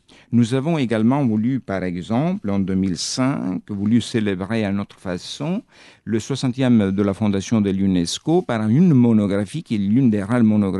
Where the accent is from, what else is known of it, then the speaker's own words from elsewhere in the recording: Troina, Sicily, Italy; moved away as an adult; moi, j'ai grandi à Troïne jusqu'à l'âge de 20 ans.